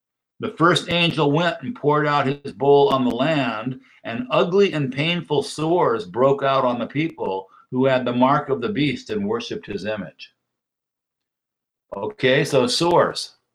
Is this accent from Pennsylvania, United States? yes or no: no; San Diego, California, United States; I was raised in North San Diego, and I would go to the ocean almost every day.